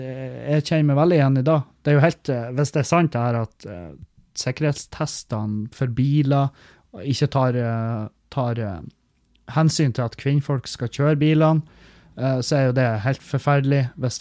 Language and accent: Norwegian; Halsa, Nordland, Norway; Meløy kommune der jeg kommer fra, det er en tarm som ligger langs kysten, og jeg kommer fra Halsa i Meløy, som er liksom på den ene siden av Svartistunnelen